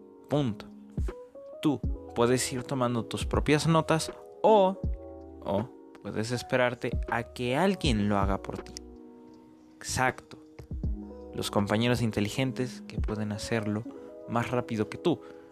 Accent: Mexico; Las clases online iniciaron a partir, en mi país, que es México, a partir del 17 de marzo

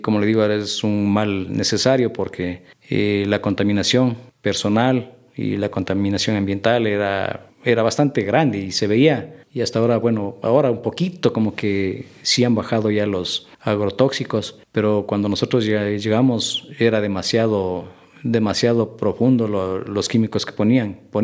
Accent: San José de Minas, Pichincha, Ecuador; yo también soy de San José de Minas. Mi barrio donde yo nací se llama La Merced.

